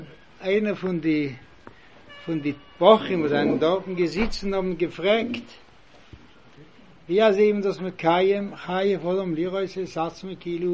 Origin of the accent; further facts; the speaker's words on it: Switzerland; Ich wollte gewollt reden in meiner Muttersprache. Das ist Deutsch oder Schweizerdeutsch.